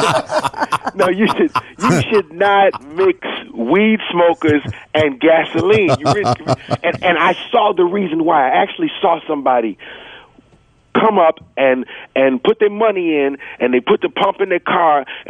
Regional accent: Cleveland, Ohio, United States; You know, I'm from Cleveland, so people bark.

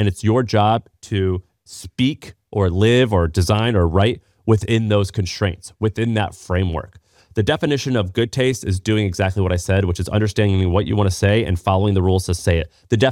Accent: Midwest, United States; I'm from the Midwest and I sort of love stoicism.

